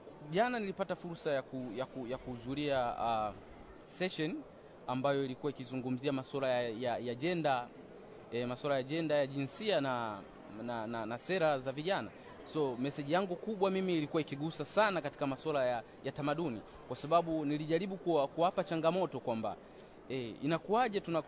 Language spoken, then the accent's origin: Swahili; Tanzania; natoka Tanzania.